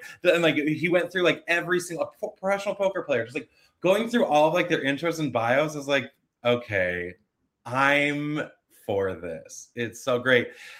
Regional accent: Utah, United States; I was very intrigued because I am from Utah and Todd is from Utah.

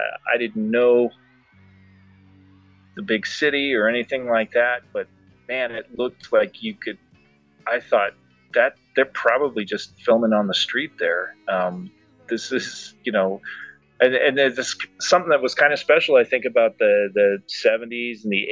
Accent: Kansas, United States; I grew up in Kansas in the 70s and the 80s, and like I said, it was already in a pretty conservative, very cloistered growing up.

